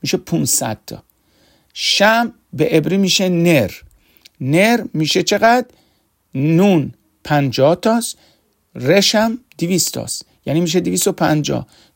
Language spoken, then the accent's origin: Persian; Iran; ما افرادی مثل ما که از ایران اومدیم،